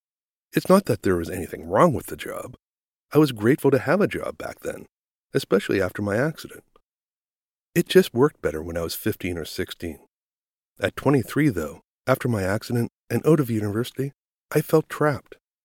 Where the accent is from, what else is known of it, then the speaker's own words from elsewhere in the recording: East Coast, United States; That was unheard of in my hometown at the time. I mean, nearly non-existent. Growing up in the East Coast back then, you just got used to a lack of work and opportunity.